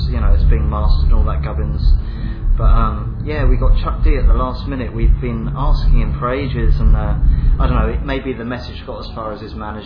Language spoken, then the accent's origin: English; Brighton, South East England, United Kingdom; Yeah, in Brighton, and it blew my mind.